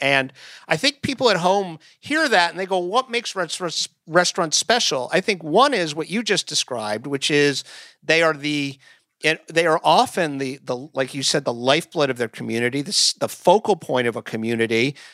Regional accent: Florida, United States; I grew up in Florida and I've been watching my home state with horror during the spring break down there.

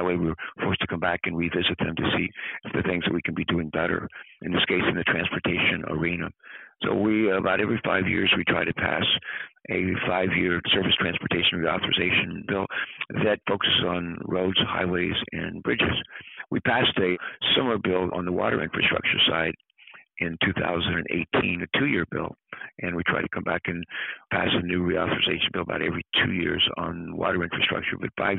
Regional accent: Delaware, United States; I'm a Democrat from Delaware, but we work well together.

